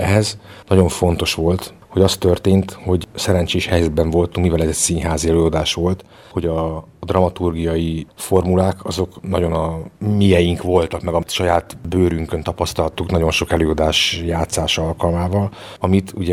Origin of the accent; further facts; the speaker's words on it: Debrecen, Hajdú-Bihar, Hungary; hazamentünk, debreceniek vagyunk mind a hárman, hazamentem 3 év után a nővéremhez Debrecenbe